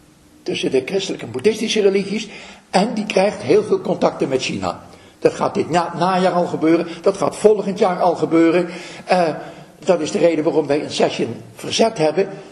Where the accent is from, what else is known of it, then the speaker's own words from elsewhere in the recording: Russia; Dutch is a second language; als wij iets nodig hebben, dat is bij ons in Rusland verwaarloosd.